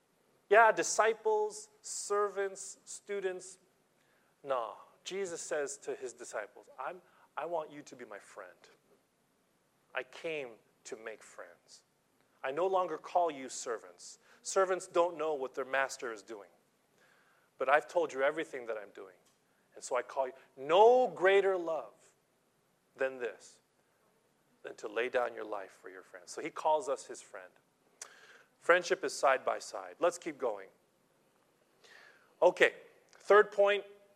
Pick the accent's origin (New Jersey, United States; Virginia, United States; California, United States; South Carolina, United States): California, United States; San Pedro; I grew up in San Pedro, California, Los Angeles. My city had three military bases, United States Air Force, Navy, and Marines.